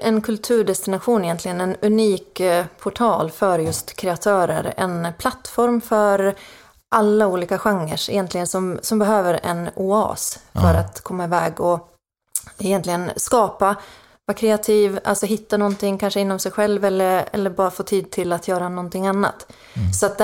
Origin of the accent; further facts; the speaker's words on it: Finland; accent: Finland Swedish; jag har just nu varit hemma en vecka på semester i Finland. Så att jag har fått lite tillbaka min finlandssvenska touch